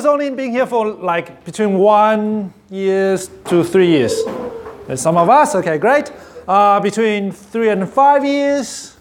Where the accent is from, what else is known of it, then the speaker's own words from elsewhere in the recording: Taipei, Taiwan; now in Australia; I'm from Taipei. It's a city with many motorbikes and surrounded by mountains.